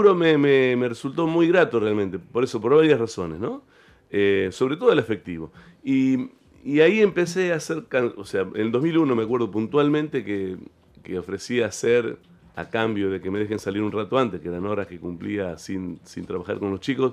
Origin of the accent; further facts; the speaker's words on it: Realicó, La Pampa, Argentina; moved away as an adult; yo vine de Realicó a estudiar música a la Facultad de Artes.